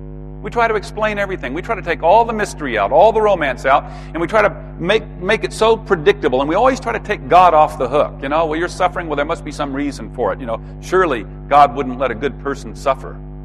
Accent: Texas, United States; that may be hard for you to believe, you know, growing up in Texas in the 1960s, conservative Texas, but I was not a churchgoer.

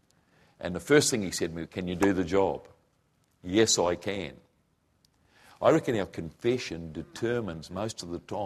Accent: Croatia; Serb, and so I'm a Croat, okay, my mother is a Croat

